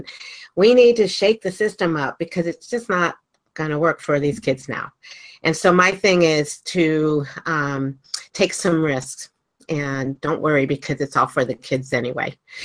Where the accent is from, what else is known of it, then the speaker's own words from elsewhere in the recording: Maryland, United States; I grew up in Maryland. I went to a wonderful school district, Montgomery County Schools.